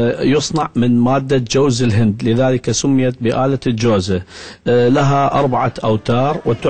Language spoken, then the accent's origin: Arabic; Iraq; هذا الفن اللي يمثل هوية بلدنا العراق، بلاد ما بين النهرين